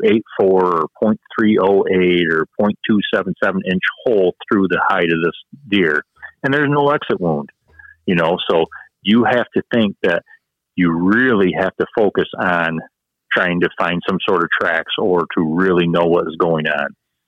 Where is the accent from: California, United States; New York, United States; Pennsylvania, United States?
New York, United States; We're from New York.